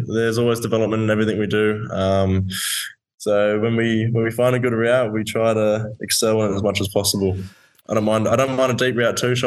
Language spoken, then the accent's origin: English; Gold Coast, Queensland, Australia; Yes, I grew up on the Gold Coast. I went to the Southport School, TSS.